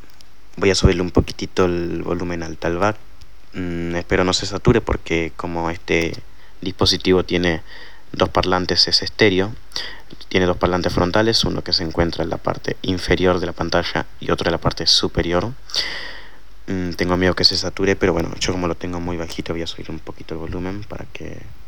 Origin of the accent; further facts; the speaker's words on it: Buenos Aires, Argentina; soy de Buenos Aires, Argentina, y quiero compartir con ustedes este pequeño tutorial grabado desde mi propio teléfono